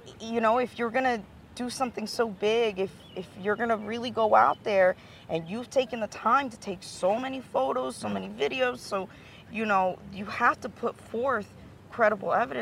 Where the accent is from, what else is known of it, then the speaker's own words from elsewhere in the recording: United States; I mean, I guess as an American, it's a little different, you know, because we do radically view...